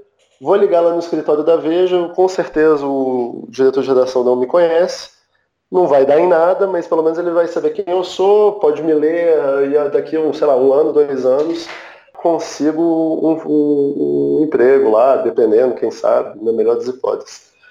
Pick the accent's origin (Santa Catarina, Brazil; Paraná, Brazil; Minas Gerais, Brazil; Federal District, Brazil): Federal District, Brazil; Brasília; morava em Brasília, sou de Brasília